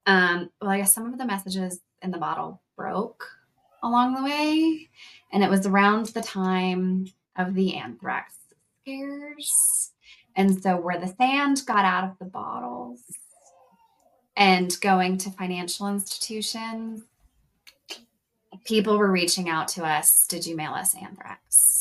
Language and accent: English; Tennessee, United States; I'm from Tennessee.